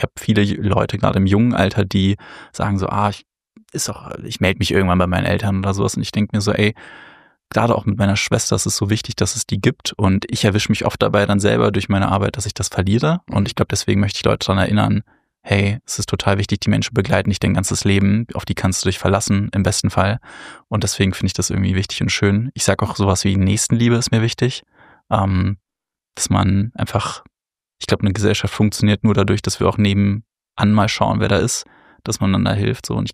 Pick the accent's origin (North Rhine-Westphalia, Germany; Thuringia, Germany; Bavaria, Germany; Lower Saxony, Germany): Lower Saxony, Germany; Göttingen; so bin ich halt im Endeffekt groß geworden, habe dort in Göttingen mein Abitur gemacht